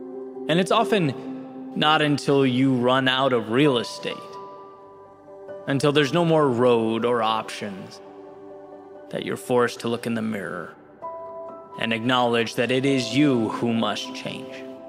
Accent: California, United States; growing up outside of Los Angeles on the opposite coast, relocating again and again

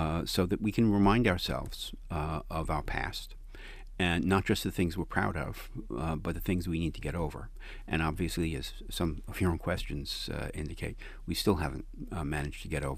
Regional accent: Baltimore, Maryland, United States; I grew up here in Baltimore, and I went to a segregated public school.

